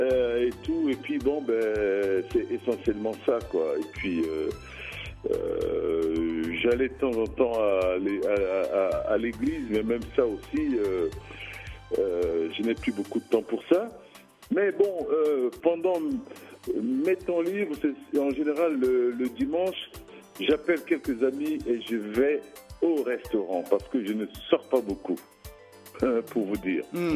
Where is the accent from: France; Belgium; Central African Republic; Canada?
Central African Republic; Bangassou, Mbomou; quand on montait dans son bus pour aller à Bangassou, dans ma ville natale